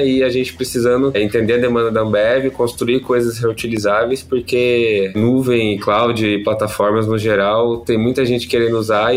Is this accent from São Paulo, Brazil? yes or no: yes; São José dos Campos, São Paulo, Brazil; Sou de São José dos Campos aqui, não tem nenhuma sede da Ambev Tech por perto, eu sou total remoto